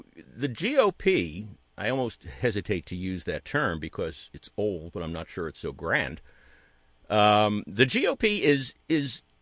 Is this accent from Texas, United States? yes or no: no; New York, United States; I grew up in New York, and I didn't move here until I was about 26 years old.